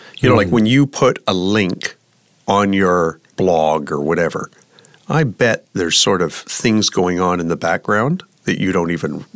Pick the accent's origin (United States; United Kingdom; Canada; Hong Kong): Canada; I am not super familiar with this, you know, as a Canadian.